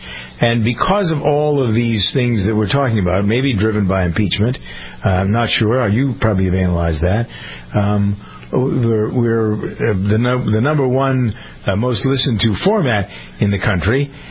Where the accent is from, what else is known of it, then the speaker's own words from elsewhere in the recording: Framingham, Massachusetts, United States; Schiff came to my hometown. He grew up in Framingham.